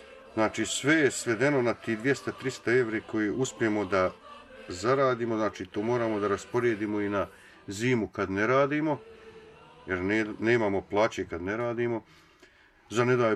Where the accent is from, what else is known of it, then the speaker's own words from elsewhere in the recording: Bosnia & Herzegovina; Znači, mi smo došli tamo iz Bosne, i gdje god dođemo, mi smo jedni drugim najbliži